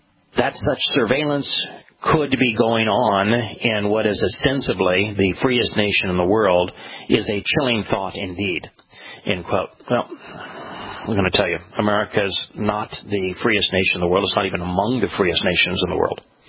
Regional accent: United States; Because I am an American, I'm embarrassed to tell you

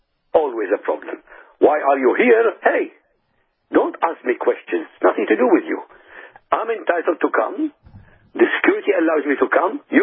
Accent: Iraq; I told him I came from Iraq. I told him I speak Arabic.

